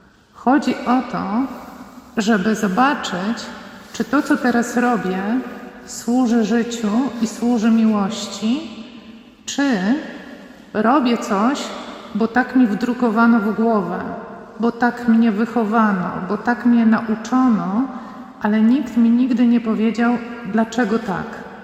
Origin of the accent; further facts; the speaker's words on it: West Pomeranian Voivodeship, Poland; bo ja pochodzę spod Szczecina.